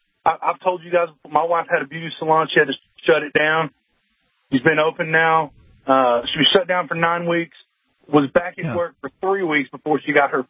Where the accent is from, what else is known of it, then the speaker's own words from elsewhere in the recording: Arkansas, United States; I'm born and raised in Arkansas